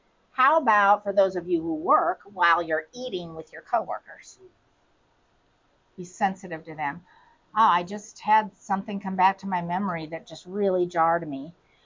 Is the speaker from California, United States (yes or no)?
no; Indiana, United States; now in Tennessee, United States; Now, Tennessee, it's not so bad, but, you know, I'm from Indiana, and anything up north, it's like nobody speaks to anybody